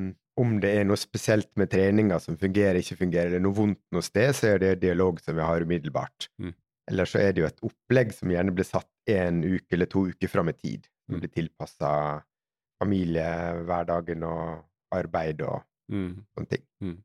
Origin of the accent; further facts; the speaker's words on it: Møre og Romsdal, Norway; men som sunnmøring så skal jeg ha mest mulig for pengene